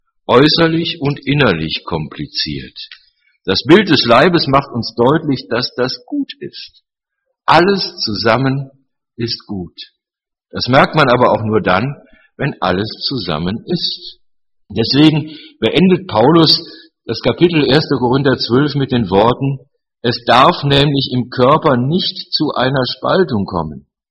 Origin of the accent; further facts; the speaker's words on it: Cologne, North Rhine-Westphalia, Germany; Ich bin aufgewachsen im Rheinland, genau genommen in Köln.